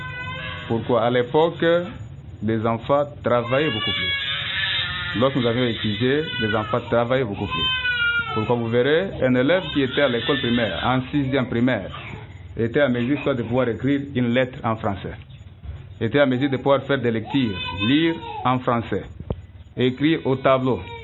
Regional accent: DR Congo; ici chez nous en RDC

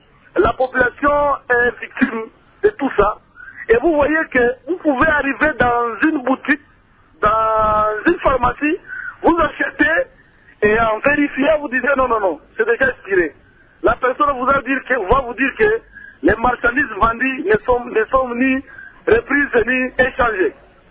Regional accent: Kamako, Kasaï, DR Congo; je viens de Kamako

